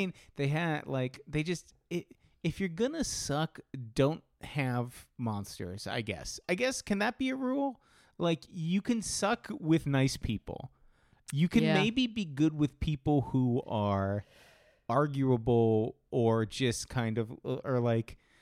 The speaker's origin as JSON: {"language": "English", "town": "Pittsburgh", "region": "Pennsylvania", "country": "United States", "tie": "born or raised there", "said": "I was raised in Pittsburgh, so I like Pittsburgh teams, and that's all the reason I need to like them."}